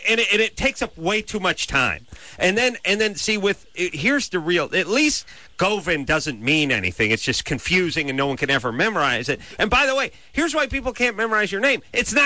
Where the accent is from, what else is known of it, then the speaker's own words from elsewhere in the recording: North Hollywood, California, United States; I'm from North Hollywood.